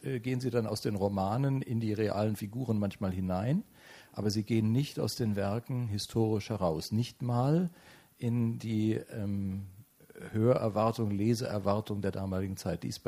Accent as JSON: {"language": "German", "region": "West Germany", "country": "Germany", "tie": "born or raised there", "said": "Ich bin im Westen groß geworden"}